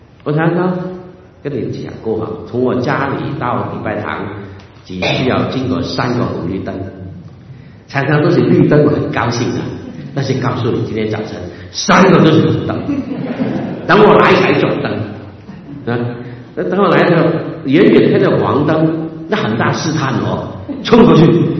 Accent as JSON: {"language": "Chinese", "country": "Hong Kong", "said": "讲近一点，我从香港来，香港最近平安不平安？"}